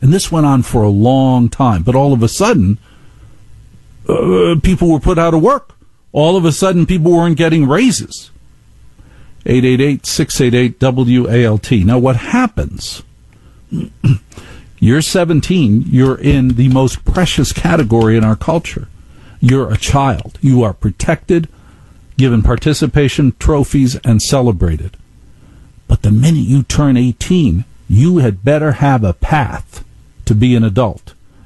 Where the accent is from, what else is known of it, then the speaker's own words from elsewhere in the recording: Maplewood, New Jersey, United States; And then there was a murder in my hometown of Maplewood, New Jersey this weekend.